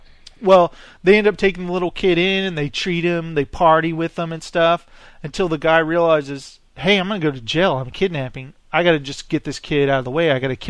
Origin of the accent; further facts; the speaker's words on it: United States; now in Texas, United States; I'm an American dude. I live in Texas, and I don't always understand the English accent